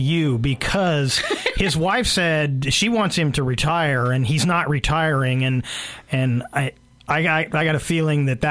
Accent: California, United States; I grew up in the Bay Area, but the Niners was, especially if you're a Raider fan, you just had to hate the Niners.

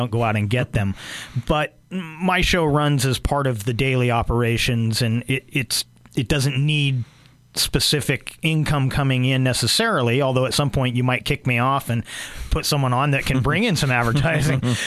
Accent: Santa Rosa, California, United States; I kind of made a plea for my hometown of Santa Rosa when they were going through the devastating fires.

